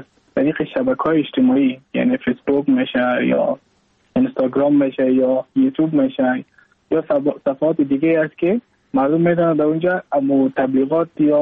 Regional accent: Mazar-i-Sharif, Balkh, Afghanistan; moved away as an adult; now in India; از مزار شریف هستم، از قریه شیرآباد که از قریه درفتاده مزار شریف بلخ میباشم، که ما در سال 2019 ماه جون به هندوستان آمدم

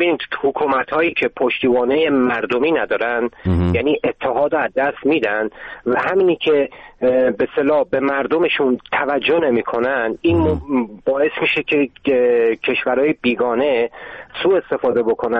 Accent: Tehran, Tehran Province, Iran; born there; first language Azerbaijani; Persian is a second language; من خودم توی تهران متولد شدم، تا سن 7 سالگی به طور کامل اصلا فارسی بلد نبودم، چون ما تو خونه هنوز آذری صحبت میکردیم. من پدر مادرم تبریزی هستند.

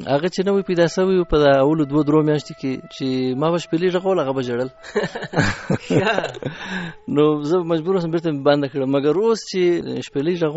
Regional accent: Kandahar, Afghanistan; زه د کندهار دی، ادګاه دروازې د شهر یم.

